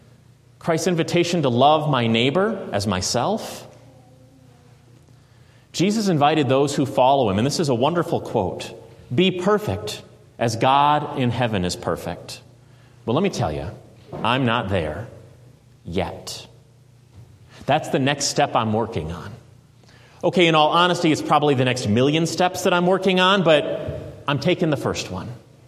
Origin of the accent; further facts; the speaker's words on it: Southern US, United States; Oh, pardon me, I'm from the South, I should know better.